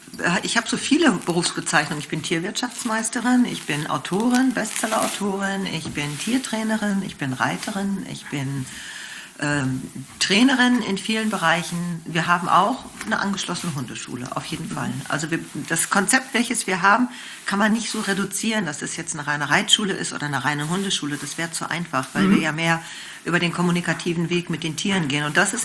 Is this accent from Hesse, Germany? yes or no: no; Unna, North Rhine-Westphalia, Germany; also born or lived in Lake Constance; Gebürtig komme ich vom Bodensee. Aufgewachsen bin ich im Ruhrgebiet in Unna in einer reinen Akademikerfamilie